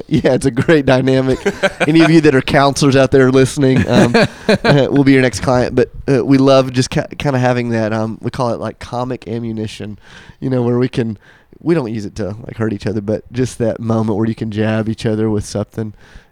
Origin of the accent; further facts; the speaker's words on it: Charleston, South Carolina, United States; now in Nashville, United States; So I moved around a little bit when I was a kid, but home is Charleston, South Carolina.